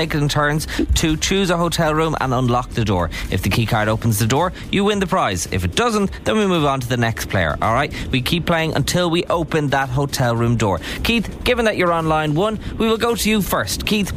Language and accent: English; County Meath, Ireland; I'm from Meath